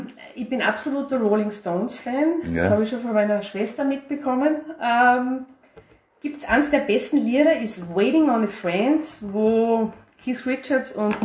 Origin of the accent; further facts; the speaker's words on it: Irdning, Styria, Austria; Ich bin auch schon eben in Irtning aufgewachsen und bin dann ins Gymnasium Steinach gegangen.